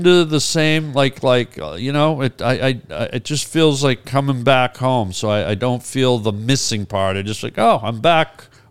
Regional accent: Canada; I'm very patriotic as a Canadian

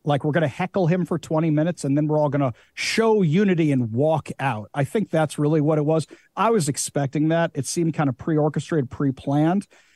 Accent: New York, United States; I'm a huge Mets fan. I'm from New York originally.

